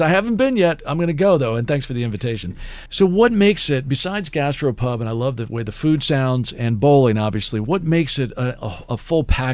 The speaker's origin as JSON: {"language": "English", "town": "Potomac", "region": "Maryland", "country": "United States", "tie": "born or raised there", "said": "I grew up in Potomac, rode my bike over there to watch movies from when I was a little kid"}